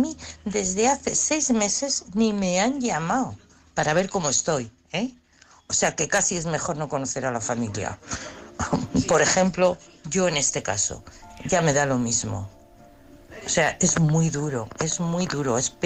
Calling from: Madrid, Community of Madrid, Spain; de Madrid.

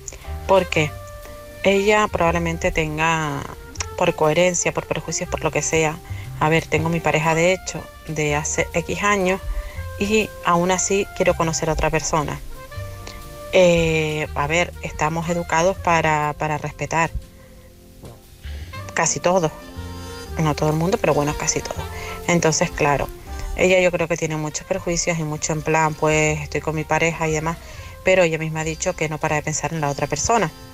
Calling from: Tenerife, Canary Islands, Spain; de Tenerife.

